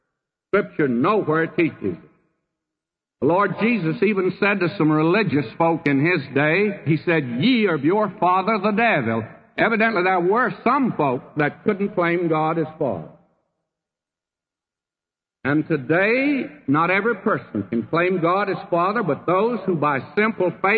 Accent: Texas, United States; born there; in the little town I was born in Texas, I don't think they kept any kind of record.

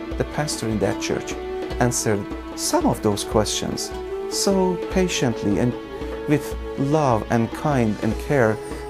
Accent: Mashhad, Razavi Khorasan, Iran; English is a second language; I was a Muslim. I was born in Iran, living in the city of Mashhad, living with a Muslim family helped me to grasp the very deep taste of Shiite Islam.

